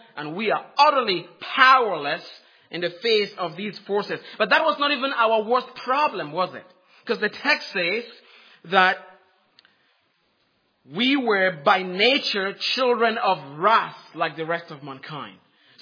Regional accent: Cameroon; I remember listening to the news from my home country, Cameroon, during when 9/11 happened

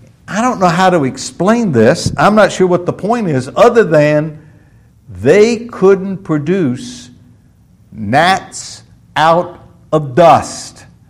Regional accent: Florida, United States; I grew up in Florida, and mosquitoes were just a way of life in Florida.

